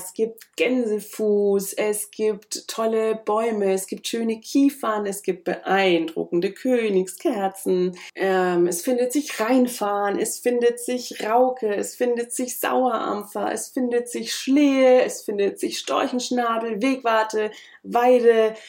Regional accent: Bavaria, Germany; Ich komme aus Oberfranken, da ist mir keine Walnuss in freier Wildbahn begegnet

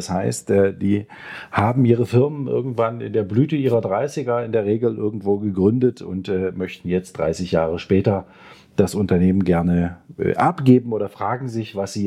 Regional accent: Dresden, Saxony, Germany; Dazu haben wir bei uns, wir sind ja aus Dresden, noch den Sondereffekt, dass man ja die Wende gehabt hat 1990.

